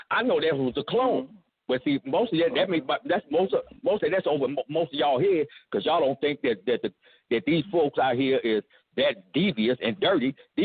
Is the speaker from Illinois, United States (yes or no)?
yes; Chicago, Illinois, United States; If it is, I'm ashamed because I'm from Chicago.